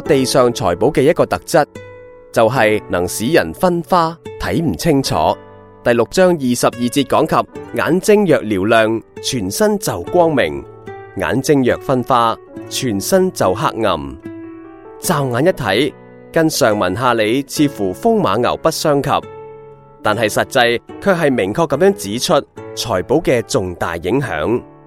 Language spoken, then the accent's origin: Chinese; Hong Kong; 我成长于经济起飞阶段的香港，家境清贫，住在山边的木屋和政府的徙置区。